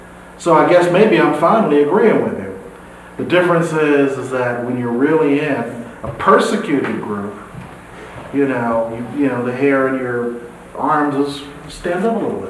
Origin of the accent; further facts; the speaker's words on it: New Jersey, United States; Who fits New Jersey, my home state, the state troopers have a profile.